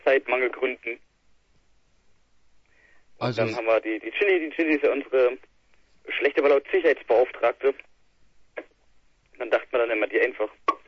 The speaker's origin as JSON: {"language": "German", "region": "Baden-Württemberg", "country": "Germany", "said": "Nee, ich komme eigentlich aus der Nähe von Karlsruhe."}